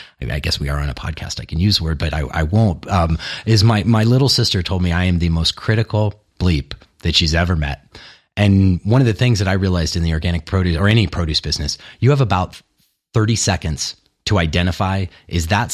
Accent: Arizona, United States; even from my hometown of Arizona

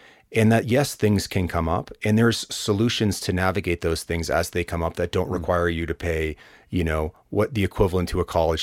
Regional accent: East Coast, United States; I grew up on the East Coast.

